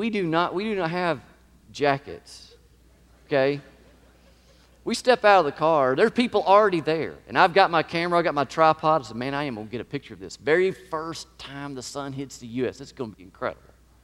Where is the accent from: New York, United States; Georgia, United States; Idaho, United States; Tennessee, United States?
Georgia, United States; I mean, we're from Georgia. We went to Maine in the fall.